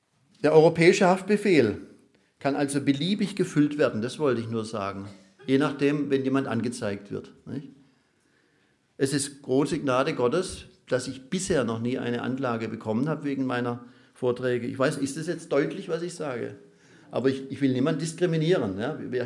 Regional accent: Pforzheim, Baden-Württemberg, Germany; in meiner Heimatstadt Pforzheim war das so. Als ich noch Student war

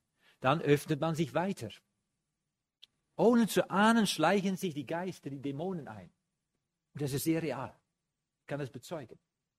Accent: Netherlands; Ich bin ja Holländer, Holländer haben viel Wasser.

